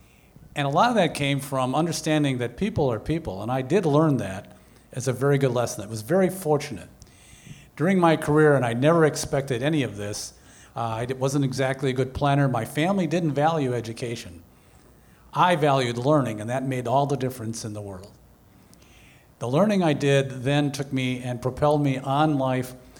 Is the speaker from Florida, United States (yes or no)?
no; Port Washington, Wisconsin, United States; also born or lived in Chicago; I grew up in Port Washington and put myself through college at Whitewater and then ended up in Chicago.